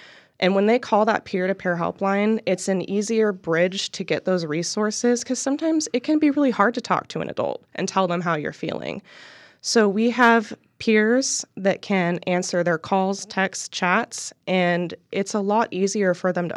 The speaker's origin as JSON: {"language": "English", "town": "Redding", "region": "California", "country": "United States", "tie": "born or raised there", "said": "So I actually grew up in California, in Redding, California."}